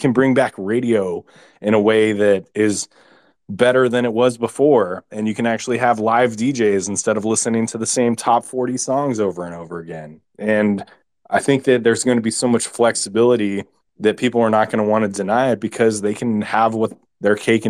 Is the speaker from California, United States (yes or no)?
yes; Los Angeles, California, United States; But just to give some history, it's like I grew up in Los Angeles. I started playing in my first band when I was 11.